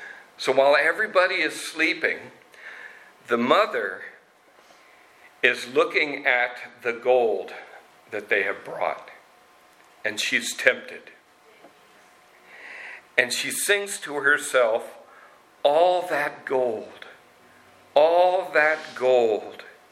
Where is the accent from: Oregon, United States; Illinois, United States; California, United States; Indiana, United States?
Oregon, United States; Eugene; My mind went back to when I was a child, growing up in the Methodist Church in Eugene.